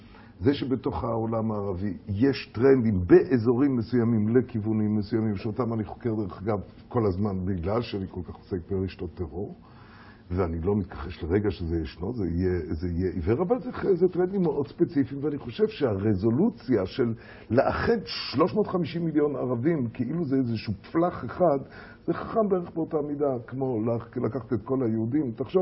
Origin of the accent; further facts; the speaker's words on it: Switzerland; אני במקרה בא ממקום שקוראים לו שוויץ, ששם זה הצליח.